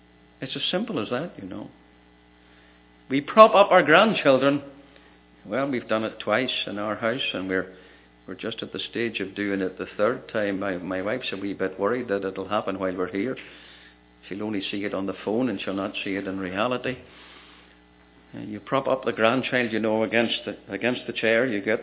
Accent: Ireland; I come from Ireland. I grew up in a fairly rural area.

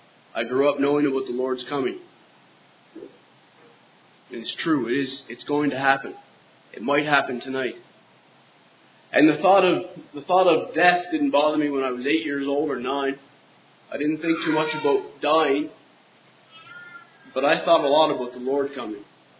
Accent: Cape Breton Island, Nova Scotia, Canada; So I was born into a Christian home. Growing up on Cape Breton Island, there was a lot of gospel preached around us.

